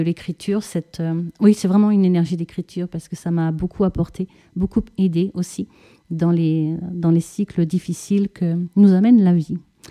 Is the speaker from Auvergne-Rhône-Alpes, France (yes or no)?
yes; Auvergne-Rhône-Alpes, France; moi, je viens du Rhône. Ma famille, du côté de ma grand-mère maternelle, est d'ici, de ma grand-mère plus exactement, depuis de nombreux siècles.